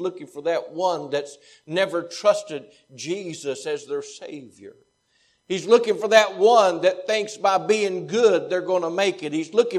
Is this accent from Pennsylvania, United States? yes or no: no; Bassett, Virginia, United States; I grew up in Bassett, Virginia.